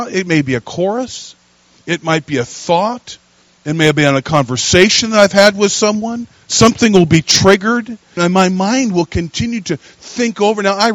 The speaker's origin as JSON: {"language": "English", "region": "the American West", "country": "United States", "said": "we're from the American West, where things are a lot more arid in many places than maybe more so here in the Midwest."}